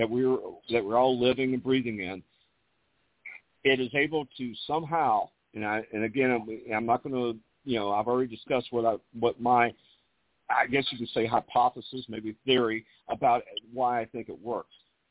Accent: the South, United States; Well, I tell you what, being a Southerner as I am, my diet is basically Cracker Barrel.

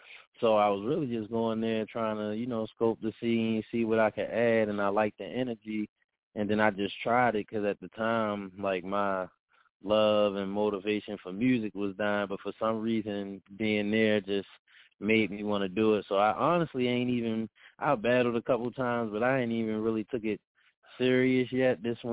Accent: Baltimore, Maryland, United States; now in Central Pennsylvania, United States; And I was from Baltimore, but living in Central PA, trying to put people on with no battle league.

